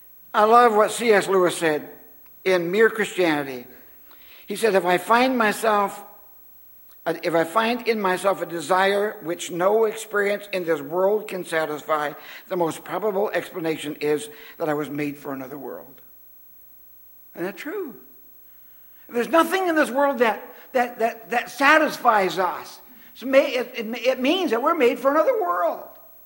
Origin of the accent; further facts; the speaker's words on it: Tillsonburg, Ontario, Canada; moved away as an adult; But when I grew up in Tillsonburg, I had some friends, and I was 18 or 19, and they said, let's go west, young man, go west.